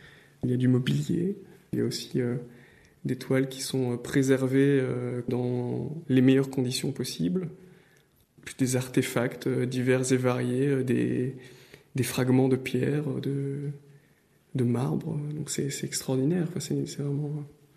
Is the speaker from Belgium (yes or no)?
yes; Wallonia, Belgium; il s'avère quand même que je viens du Borinage et que c'est une région qui a connu une surexploitation, une surindustrialisation.